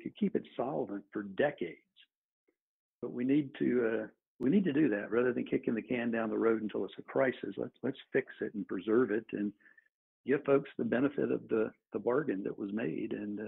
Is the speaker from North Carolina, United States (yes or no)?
yes; North Carolina, United States; I grew up here in North Carolina. I was probably like 7 years old when my dad got me a 410 shotgun. And so I grew up hunting.